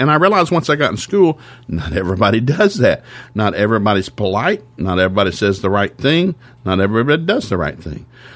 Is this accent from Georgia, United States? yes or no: no; Tennessee, United States; So we grew up in East Tennessee in the Appalachian Mountains. I love the mountains.